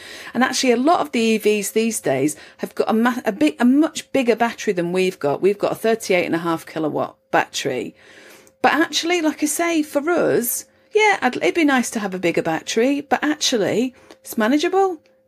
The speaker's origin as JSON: {"language": "English", "town": "Halifax", "region": "Yorkshire and the Humber", "country": "United Kingdom", "said": "I'm originally from Halifax"}